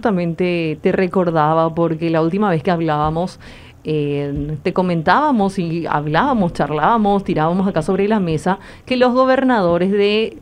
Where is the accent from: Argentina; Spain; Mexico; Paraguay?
Paraguay